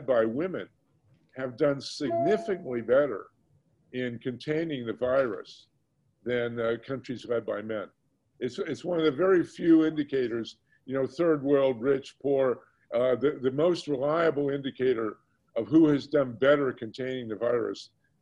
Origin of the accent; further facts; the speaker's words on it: Columbus, Ohio, United States; I mean, you know, I grew up in Columbus. I never remember any earthquake